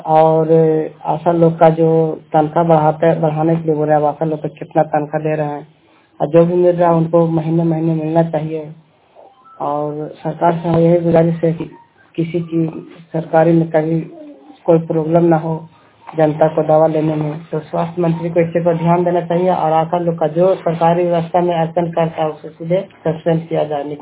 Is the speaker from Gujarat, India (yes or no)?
no; Chandi, Bihar, India; चंदी का रहने वाला हूँ, जिला नालंदा चंदी थाना।